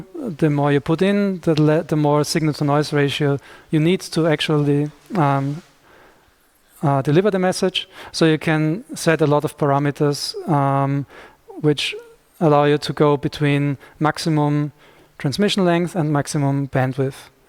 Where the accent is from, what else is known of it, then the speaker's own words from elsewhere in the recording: Graz, Styria, Austria; So for instance, in my hometown of Graz, we do have one router